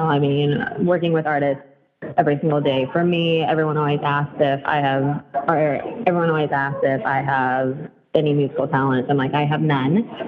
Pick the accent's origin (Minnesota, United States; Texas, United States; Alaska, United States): Texas, United States; Dallas; moved away as an adult; also born or lived in Chicago; But I grew up in Dallas my entire life, went to school in Fort Worth, just about 45 minutes away from where I'm from. And then right after college, I decided that I needed to get the hell out of Texas or else I would never.